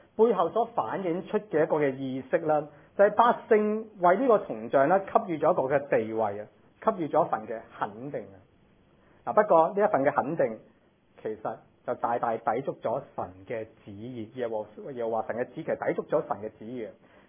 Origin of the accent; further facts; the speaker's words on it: Hong Kong; 我哋香港人咧，即係除咗擺啲蘭花、擺成之後